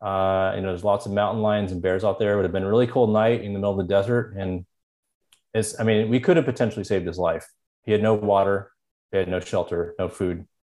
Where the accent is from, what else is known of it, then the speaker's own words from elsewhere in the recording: Houston, Texas, United States; It's actually about, you know, I lived in Houston. It was about a 12-hour drive west. I don't know if how many people have been in Texas, but it's a pretty big state.